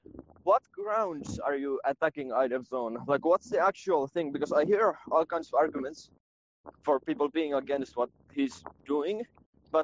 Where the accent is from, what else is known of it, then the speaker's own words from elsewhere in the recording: Finland; Yeah, I'm Finnish. Finnish.